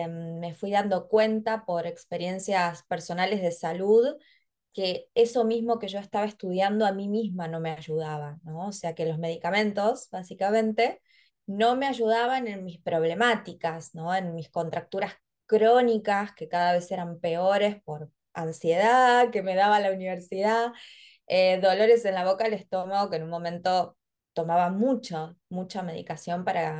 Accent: Patagonia, Argentina; somos patagónicas, nací en la Patagonia Argentina, con un río muy cerca, entonces la verdad es que toda mi infancia pude disfrutar muchísimo de la naturaleza

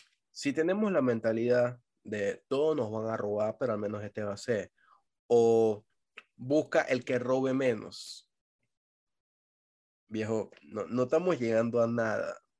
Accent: Panama; Yo pensé que ya visa, pasaporte, me iban a joder, porque soy panameño

